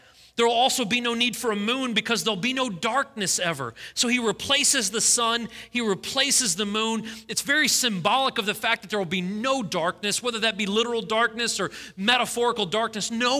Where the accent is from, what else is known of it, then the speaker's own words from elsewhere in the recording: St. Louis, Missouri, United States; born there; now in Tennessee, United States; I was born in St. Louis. My sister lives in Chicago. My dad was born in L.A. My mother was born in St. Louis. We've always lived in big cities until we moved to Tennessee.